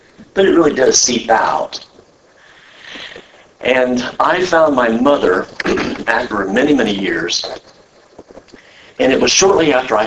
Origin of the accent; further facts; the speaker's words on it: Missouri, United States; And I'm from the Midwest in Missouri, not to be confused with Missouri. Yeah, Missouri. Make sure you put the accent on Missouri, not misery. And so I'm from the cornfields, and I'm really out there in the middle of nowhere.